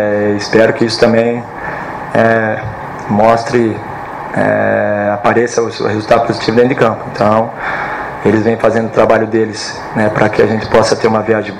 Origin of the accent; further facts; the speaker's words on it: Araraquara, São Paulo, Brazil; now in São Paulo, Brazil; Eu mesmo sou de Araraquara